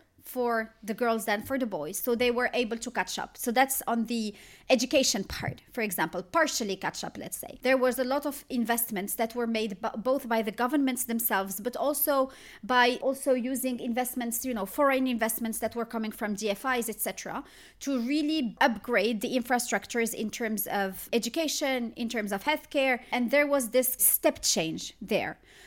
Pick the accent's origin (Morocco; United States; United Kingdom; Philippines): Morocco; Morocco, my home country, comes at 136